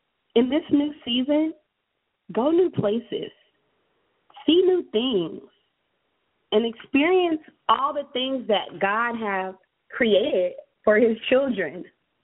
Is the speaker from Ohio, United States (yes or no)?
no; California, United States; You know, I'm from California, and it was burning up.